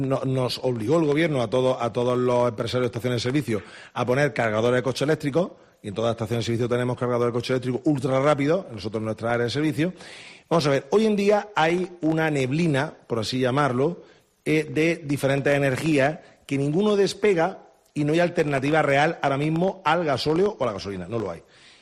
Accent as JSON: {"language": "Spanish", "region": "Andalusia", "country": "Spain", "said": "pero yo como soy andaluz y ahora mismo ya está todo amarillo"}